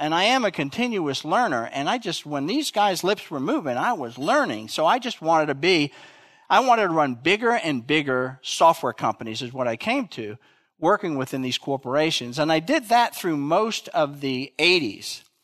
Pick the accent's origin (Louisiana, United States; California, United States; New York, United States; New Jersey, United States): New Jersey, United States; my father was a trainman on the Jersey Central Railroad. I'm originally from New Jersey.